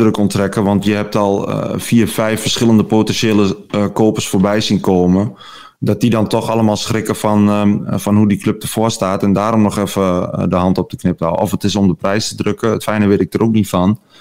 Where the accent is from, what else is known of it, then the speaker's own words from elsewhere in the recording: Enschede, Overijssel, Netherlands; Ik kom dan uit Enschede